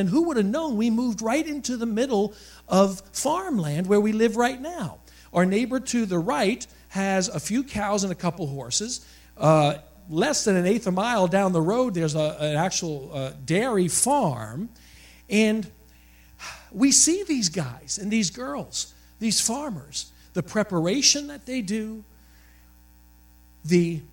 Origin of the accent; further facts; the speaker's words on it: Staten Island, New York, United States; I mean, I was born in Staten Island, New York. There was no horses, at least not where I lived.